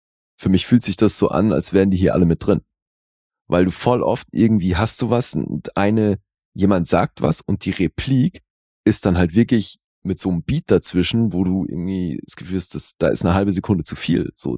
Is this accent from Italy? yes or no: yes; Italy; German is a second language; gerade als Italiener